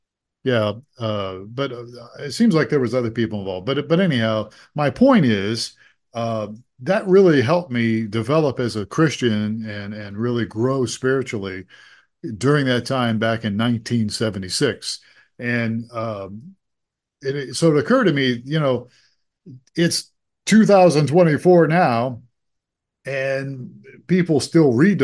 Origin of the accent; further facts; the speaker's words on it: Youngstown, Ohio, United States; because I was growing up in Youngstown, Ohio.